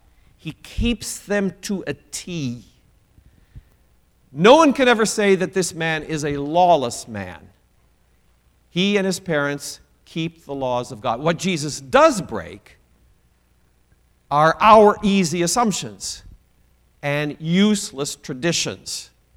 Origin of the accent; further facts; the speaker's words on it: Pella, Iowa, United States; Now, I come from Pella, Iowa. Central College always had a good football team.